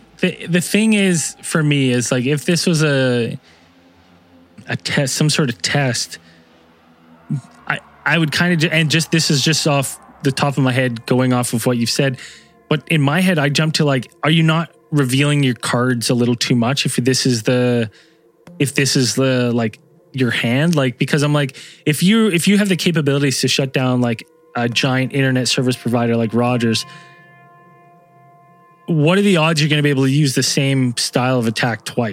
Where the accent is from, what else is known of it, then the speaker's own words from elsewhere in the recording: Canada; But as a Canadian, you know, I can speak for all Canadians when I say